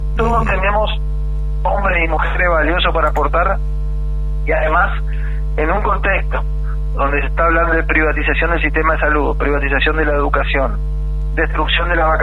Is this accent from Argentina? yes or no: yes; Argentina; tenemos que como argentinos estar orgullosos.